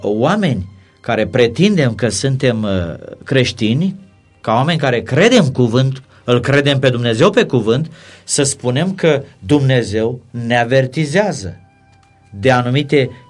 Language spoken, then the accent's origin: Romanian; Constanța, Constanța County, Romania; Suntem la marginea mării, în anticul Tomis, orașul meu natal